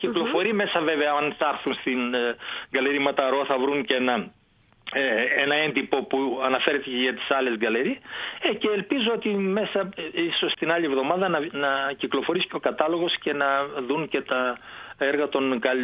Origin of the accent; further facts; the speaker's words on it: Karditsa, Thessaly, Greece; ναι, εκεί είναι η πατρίδα μου